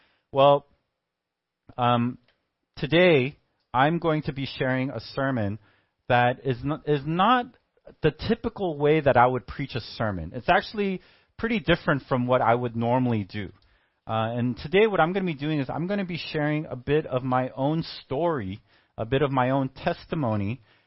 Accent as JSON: {"language": "English", "country": "United States", "tie": "born or raised there", "said": "I am Korean. I do have Korean blood in me. I was born and raised in America, but I want to share about a bit of my family history."}